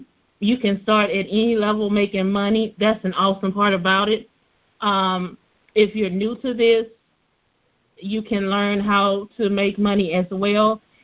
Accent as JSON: {"language": "English", "town": "Shreveport", "region": "Louisiana", "country": "United States", "said": "I am from Shreveport, Louisiana."}